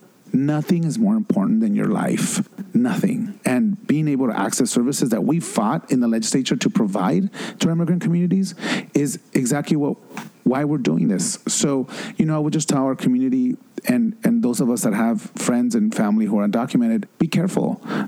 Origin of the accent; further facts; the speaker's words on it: Los Angeles, California, United States; I was growing up in East LA.